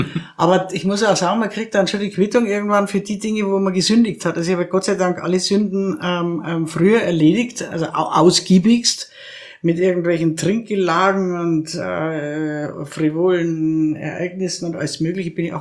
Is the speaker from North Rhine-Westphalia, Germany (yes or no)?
no; Krailling, Bavaria, Germany; Ich in München drin war ich nie, also nur mal ein Jahr, das hat mir da gereicht. Und ich bin in Kreiling im Würmtal aufgewachsen. Mhm. Das war die ganze … ansässig.